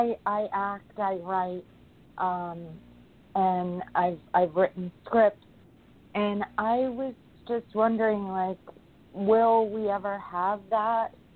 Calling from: New York, United States; I'm in New York.

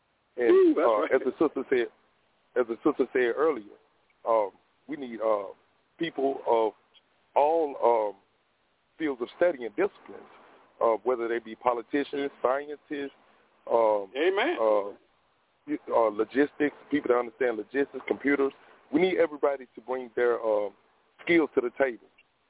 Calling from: Alabama, United States; I'm calling from Alabama.

